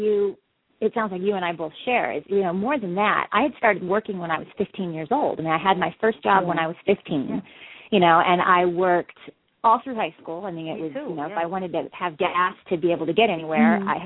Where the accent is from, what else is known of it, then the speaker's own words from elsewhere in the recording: San Diego, California, United States; I'm born and raised in San Diego.